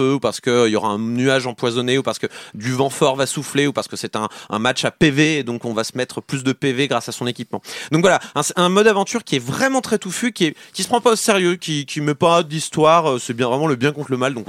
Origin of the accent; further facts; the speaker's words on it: the Alps, France; je viens des Alpes, hein, donc il n'y a aucune raison.